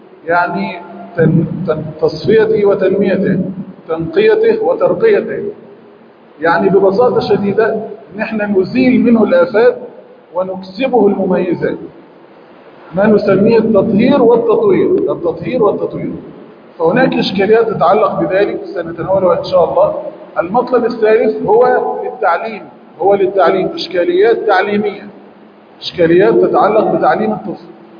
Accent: Egypt; ونحن كمصريين لنا منهاج

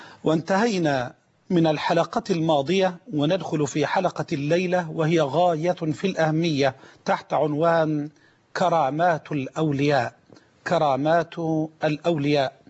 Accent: Egypt; اللي هو الصريف اللي بنقول عليه عندنا في مصر الصريف

